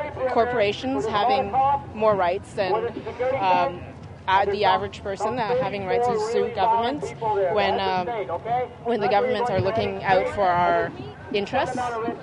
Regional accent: Toronto, Ontario, Canada; I'm from Toronto.

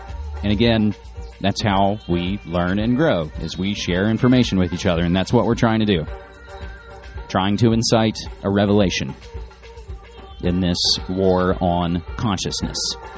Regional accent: West Virginia, United States; That's my weak play on the joke about my home state of West Virginia.

